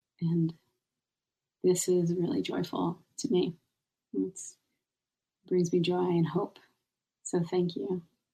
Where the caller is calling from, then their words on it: Concord, Massachusetts, United States; And I'm calling in from Concord, Massachusetts, which is near Boston